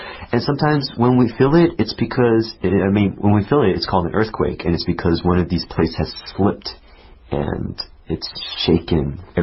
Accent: California, United States; so I'm from California, and people are always surprised, like, in the desert.

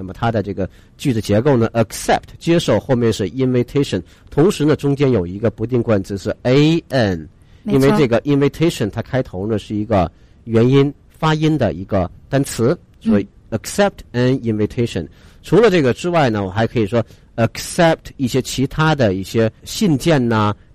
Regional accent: China; 比如说我们举个例子像这个婚纱我们中国人以前呢结婚一定要是一片红是吧

